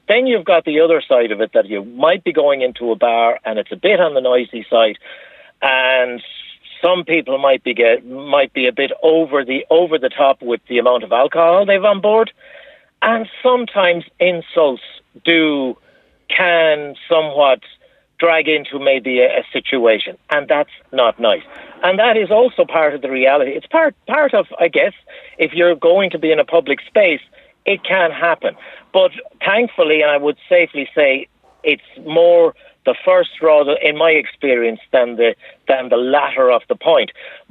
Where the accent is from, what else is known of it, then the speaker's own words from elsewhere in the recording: Achill, Connacht, Ireland; I grew up when I was growing up in Achill. My father was a fisherman